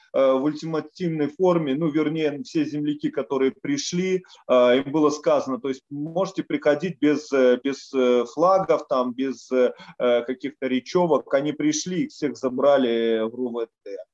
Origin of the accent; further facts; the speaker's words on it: Polotsk, Vitebsk Region, Belarus; now in Saint Petersburg, Russia; Мой родной город, это город Полоцк.